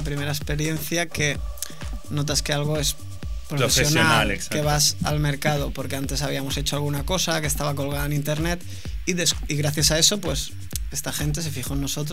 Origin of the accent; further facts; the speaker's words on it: Sitges, Catalonia, Spain; trabajé en algunos bares de mi pueblo, de Sitges